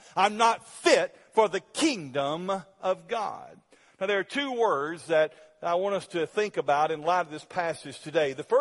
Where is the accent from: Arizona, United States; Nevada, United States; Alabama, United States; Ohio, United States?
Alabama, United States; As I grew up in North Alabama, my grandfather was both a carpenter and a farmer. And when my dad left out of the military, we moved out into the country